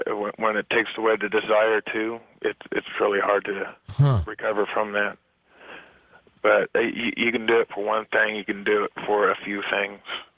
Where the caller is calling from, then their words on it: Kansas, United States; I'm calling from Kansas.